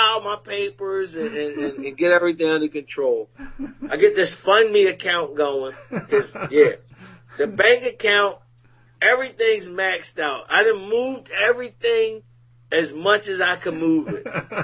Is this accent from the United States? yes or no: yes; Philadelphia, Pennsylvania, United States; So I'm brown, but I'm speaking English from Philly, you know.